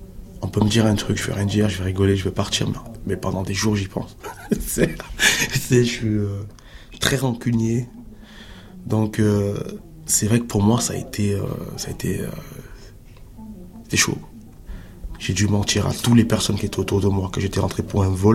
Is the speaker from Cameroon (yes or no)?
yes; Cameroon; Moi, je suis Camerounais.